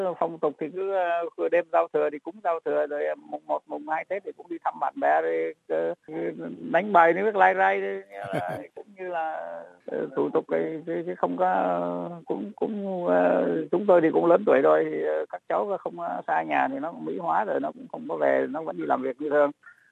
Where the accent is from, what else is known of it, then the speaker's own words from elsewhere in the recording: Dong Anh, Hanoi, Vietnam; moved away; Tôi quê tôi ở Đông Anh, cách Hà Nội 18 cây số